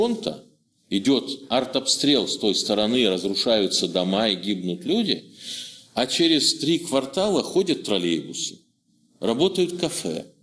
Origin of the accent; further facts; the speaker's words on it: Omsk Oblast, Russia; и для меня вот север Омской области – это моя малая родина.